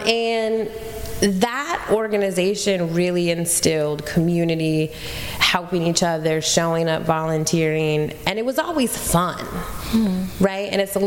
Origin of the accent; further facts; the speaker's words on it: Portland, Oregon, United States; I'm from Portland in the 90s. That was, like, the motto, you know?